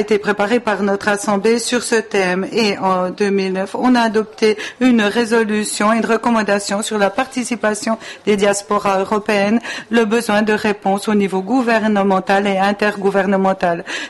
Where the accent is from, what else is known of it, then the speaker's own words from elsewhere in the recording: Italy; En tant qu'Italien, je sais très bien que les communautés de la diaspora